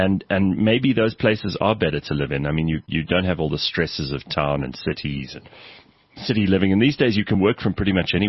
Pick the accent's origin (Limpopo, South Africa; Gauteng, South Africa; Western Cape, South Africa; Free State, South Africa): Free State, South Africa; Welkom; I remember when I was younger and in Cape Town, I had a chat with one of the boys. I told him I'm from Welkom, and he said, where in Cape Town is that?